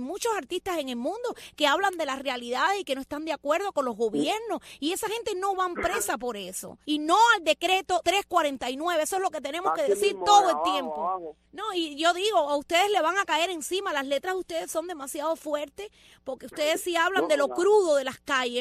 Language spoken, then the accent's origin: Spanish; Cuba; moved away; Y yo también soy cubana. Hace 23 años que estoy de este lado de la orilla, pero nunca he olvidado mi pueblo.